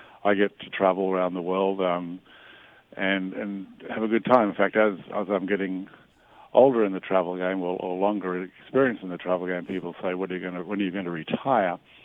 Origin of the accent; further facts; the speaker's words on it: Queensland, Australia; I'm from Australia, from Queensland in Australia